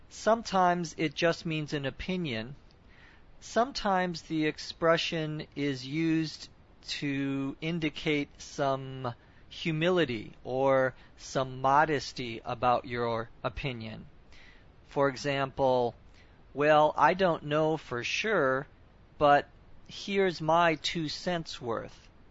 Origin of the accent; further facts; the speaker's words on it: Minnesota, United States; now in California, United States; I live in California, but in my heart of hearts, I still feel I am from Minnesota, meaning that is where my most strongest feelings rather lie.